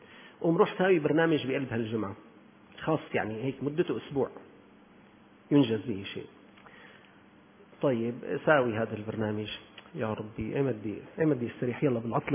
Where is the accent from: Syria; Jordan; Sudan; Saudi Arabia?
Syria